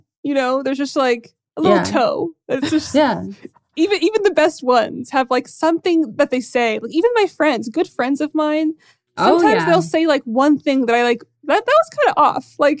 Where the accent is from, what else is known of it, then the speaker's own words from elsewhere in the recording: Syria; that, when people meet me and one, they figure out I'm Middle Eastern, especially if they figure out I'm from Syria.